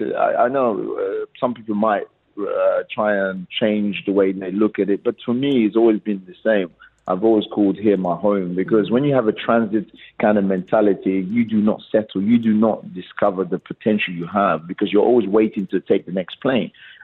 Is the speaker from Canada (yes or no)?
no; Nigeria; first language Igbo; English is a second language; my native tongue, my first mother tongue is Igbo, yeah, because in Nigeria we have three major tribes, is Hausa, Yoruba, and Igbo.